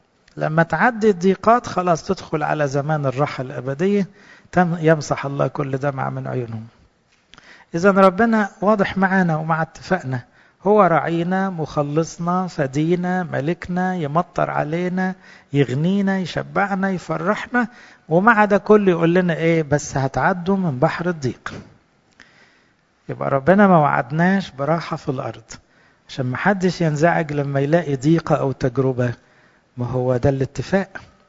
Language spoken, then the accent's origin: Arabic; Egypt; صحيح نحب بلادنا مصر ونصلي لها، لكن إحنا انتمائنا الأول للسماء، للمسيح نفسه